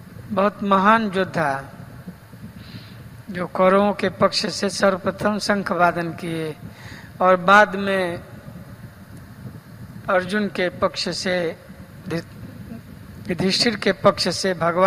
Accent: Bihar, India; हमारे यहाँ बिहार में एक लोकोक्ति है

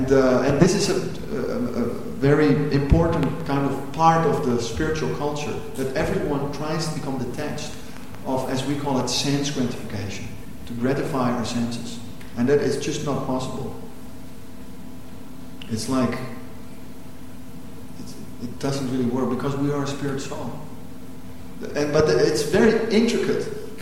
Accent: Amsterdam, North Holland, Netherlands; I'm from Amsterdam, so I know all about these things.

